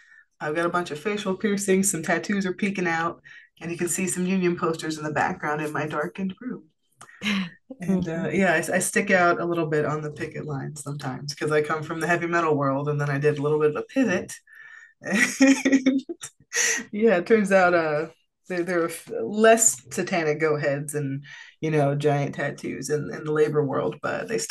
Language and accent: English; New Jersey, United States; People need to tell people, oh, I'm from Jersey. They're like, oh, hey, bada bing, you know, Sopranos.